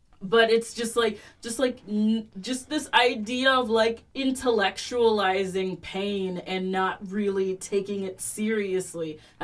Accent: Jamaica; I got in an argument with a white dude recently, and I'm a Jamaican person.

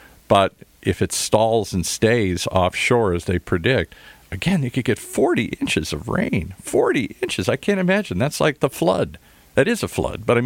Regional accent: Midwest, United States; also born or lived in Michigan / Minnesota; I grew up in the Midwest and Michigan and Minnesota and places like that.

